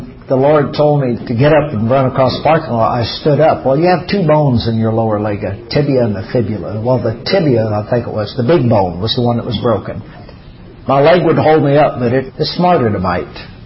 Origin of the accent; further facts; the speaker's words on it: the Ozarks, United States; you know, I'm from the Ozarks, and so we got duct tape and baling wire and all that kind of stuff.